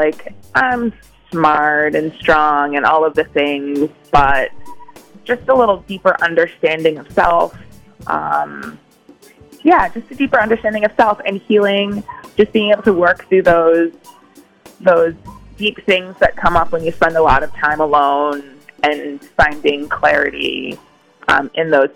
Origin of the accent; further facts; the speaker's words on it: New Jersey, United States; I am originally from New Jersey, and I came here on a business trip.